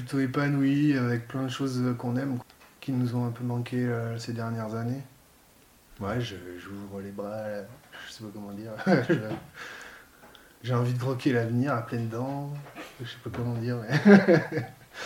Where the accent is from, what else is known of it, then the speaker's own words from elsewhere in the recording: Nouvelle-Aquitaine, France; Je suis originaire de Charente. J'ai fait mes études un petit peu partout en France, à Rennes, dans le Pays Basque, à Montpellier, à Saumur, je suis allé à Chambéry.